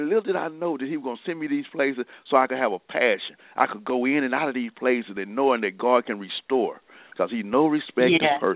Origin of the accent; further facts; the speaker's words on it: Dallas, Texas, United States; I grew up in South Dallas. I know what those streets are all about.